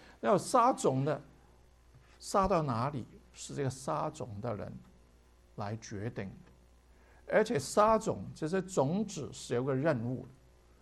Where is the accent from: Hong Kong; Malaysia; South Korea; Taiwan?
Hong Kong; also born or lived in China; now in United States; 我想到我从这个香港长大，然后其实我是在中国大陆出生，一个政治的浪潮，神把我杀到香港